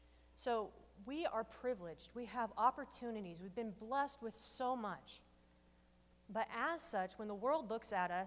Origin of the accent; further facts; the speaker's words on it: United States; And as a kid growing up in America, I can say that, honestly